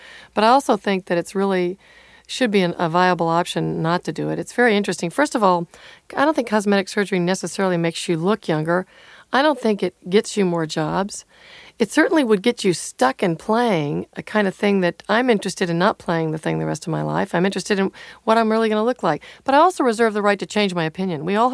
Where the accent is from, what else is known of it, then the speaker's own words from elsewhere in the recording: the South, United States; So a lot of my, about growing up in the South, it's a very painful thing, you know, the color of your skin.